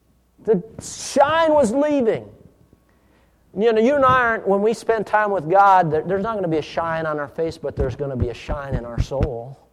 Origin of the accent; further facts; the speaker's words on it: Duluth, Minnesota, United States; I'm from Duluth, Minnesota. Duluth, Minnesota is like San Francisco. Duluth, Minnesota is built on a hill.